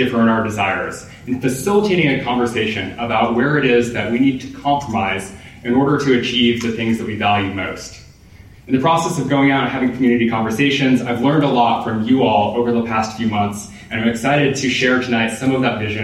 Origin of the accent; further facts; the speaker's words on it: Wyoming, United States; moved away as an adult; also born or lived in Phoenix; now in Bozeman, United States; I grew up next door in Wyoming, out in the county. I never lived on a paved road until I came here to Bozeman, where I enrolled in school in 2004.